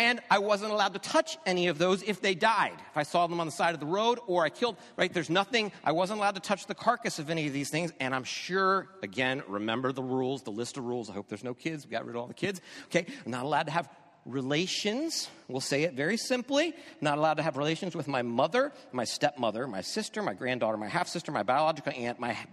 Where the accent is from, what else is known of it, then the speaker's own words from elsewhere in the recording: United States; And of course, because I'm an American and a Christian, I have to have guns.